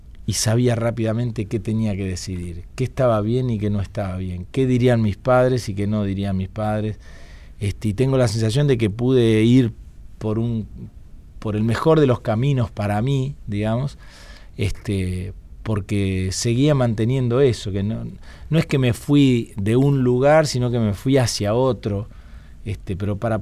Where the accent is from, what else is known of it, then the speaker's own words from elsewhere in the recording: Paraná, Entre Ríos, Argentina; moved away as an adult; Yo soy de Paraná, sí, en Entre Ríos viví. Nací y viví hasta los 19 que me fui.